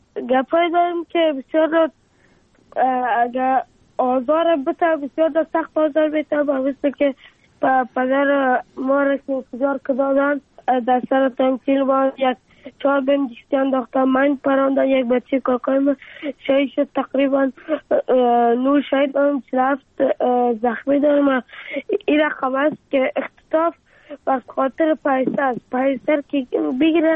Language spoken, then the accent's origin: Persian; Afghanistan; افغانستان و وطن خودم را بسازم